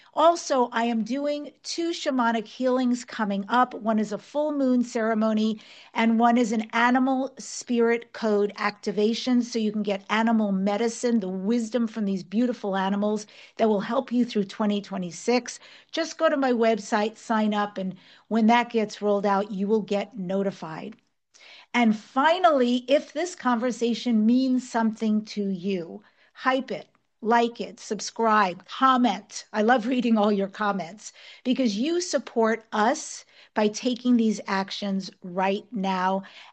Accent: New York, United States; Okay, I was born and grew up in New York.

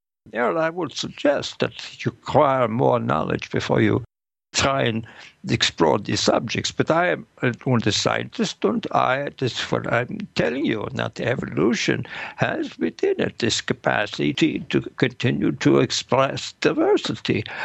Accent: Missouri, United States; when I was in college and studying to be an actor and growing up in Missouri, I didn't say what or why.

